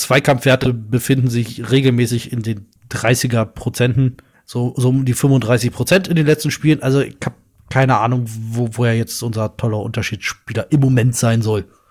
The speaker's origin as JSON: {"language": "German", "region": "Berlin", "country": "Germany", "said": "Ich als Berliner"}